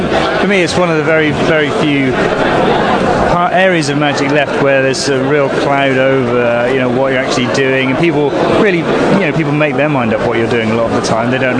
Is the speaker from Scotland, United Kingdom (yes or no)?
no; South West England, United Kingdom; I'm from a small town just east of Bath.